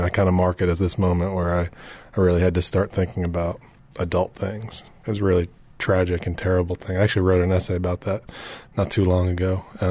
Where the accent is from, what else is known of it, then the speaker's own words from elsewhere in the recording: Brooklyn, New York, United States; I grew up in Brooklyn. I grew up in Gravesend, Bensonhurst, neighborhoods of Brooklyn. So out near Coney Island.